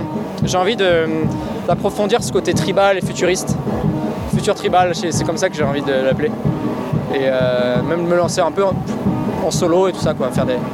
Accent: Brittany, France; Bah, moi, je suis breton, et ça me rappelle un peu les ambiances des petits festivals en Bretagne.

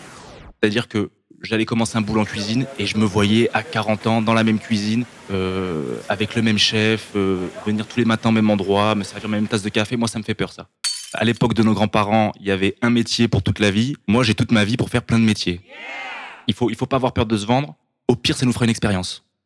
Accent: Montpellier, Occitanie, France; born there; j'ai 24 ans. Je suis né à Montpellier le 22 août 1996.

